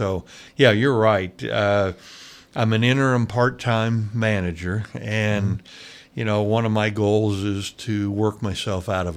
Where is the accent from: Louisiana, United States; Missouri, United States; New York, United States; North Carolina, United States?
Missouri, United States; Blue Springs; I'm originally from Missouri, suburb of Kansas City, Blue Springs, and so it's good to be back in Missouri again